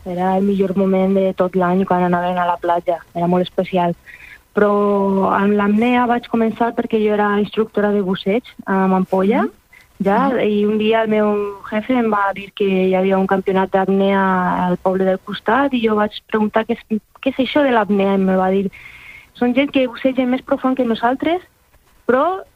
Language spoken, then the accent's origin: Catalan; Elche, Valencian Community, Spain; now in L'Estartit, Spain; Jo he crescut a Elx, a Alacant, per això que tinc aquest accent.